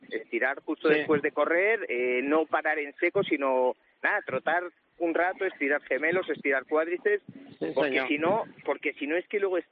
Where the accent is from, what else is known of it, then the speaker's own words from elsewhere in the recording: Burgos, Castile and León, Spain; hace 2 años estuve corriendo la de Burgos, porque yo soy de Burgos